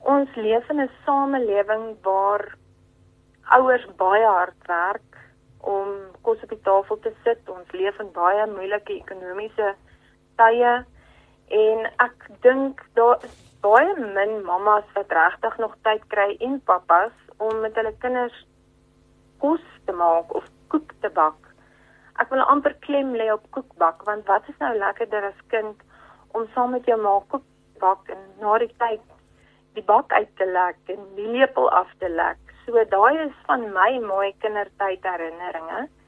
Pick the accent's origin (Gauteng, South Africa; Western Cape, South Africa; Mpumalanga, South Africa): Mpumalanga, South Africa; Stofberg; My pa en ma het hulle hele lewe deur geboer op Stofberg. En ek het groot geword op Stofberg. En ek en my man het albei skool gegaan op Laerskool Laersdrift. En na skool het ek Middelburg Hoërskool toe gegaan